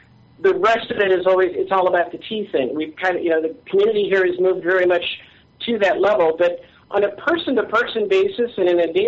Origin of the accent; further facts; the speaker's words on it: Sedona, Arizona, United States; I grew up in Sedona, which is a few miles south of Flag.